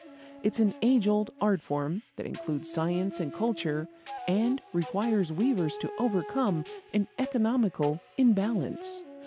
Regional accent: Masota Pueblo, New Mexico, United States; from Masota Pueblo

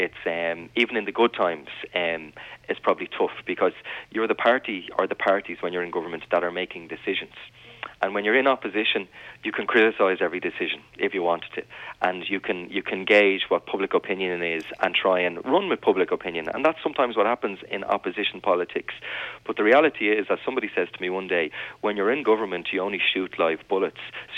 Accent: Dublin, Leinster, Ireland; including my own area in Dublin Northwest. I mean, I'm from Ballymun.

